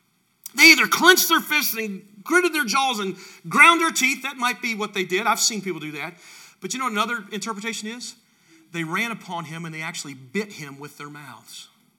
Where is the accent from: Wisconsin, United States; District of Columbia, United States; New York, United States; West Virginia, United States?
West Virginia, United States; My dad, again, I came from West Virginia. We have sayings for everything.